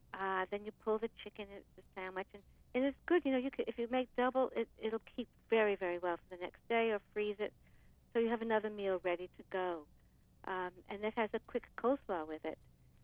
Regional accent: United States; also born or lived in Europe; now in Miami, United States; But I'm from the U.S., okay.

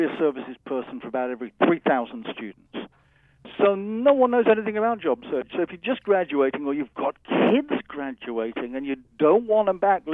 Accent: Brooklyn, New York, United States; Well, actually, I'm from Brooklyn. I only talk like this when there's a pretty lady.

